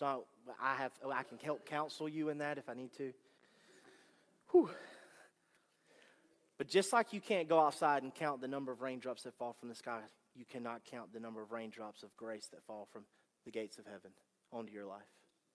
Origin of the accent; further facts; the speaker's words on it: Slocomb, Alabama, United States; I'm a redneck from Slocum, Alabama.